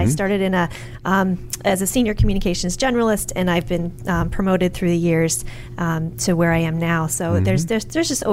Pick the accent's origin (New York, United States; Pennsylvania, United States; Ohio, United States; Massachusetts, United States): Pennsylvania, United States; I'm from Chester County, Pennsylvania.